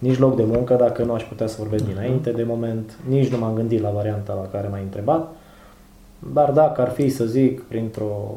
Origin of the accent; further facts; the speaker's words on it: Romania; moved away; am zis că revin eu la origine, că la urmă mai sunt român și nu cred că o să mor sau să mă puște cineva să mă pună la zid pe aminte în România.